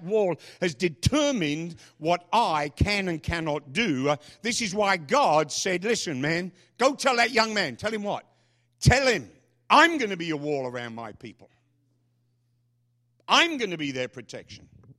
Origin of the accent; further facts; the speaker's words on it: London, United Kingdom; When I was a kid, growing up in London, my father came from a very poor family.